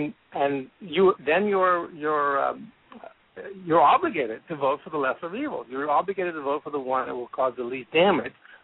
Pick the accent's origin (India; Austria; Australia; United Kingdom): India; now in United States; I was talking to a gentleman who's actually from India, from my hometown, but he's not a U.S. citizen